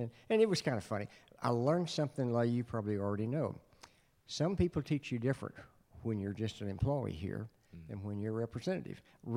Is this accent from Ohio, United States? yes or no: no; Brady, Texas, United States; and my dad, we're from Brady, Texas